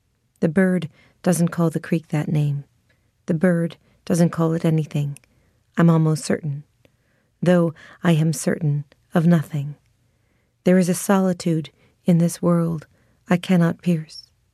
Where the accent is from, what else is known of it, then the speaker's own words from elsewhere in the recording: Sonoma, California, United States; also born or lived in Glen Ellen, United States; Yeah, I'm from a small town in Northern California called Sonoma, and I also was raised in Glen Ellyn. They're about 15 minutes apart.